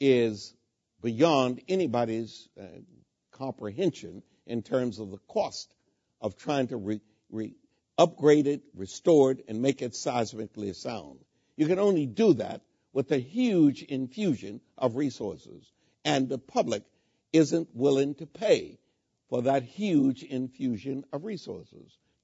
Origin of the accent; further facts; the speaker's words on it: Texas, United States; I am an immigrant. I came from Texas, and I came here looking for a better opportunity, and I got a better opportunity.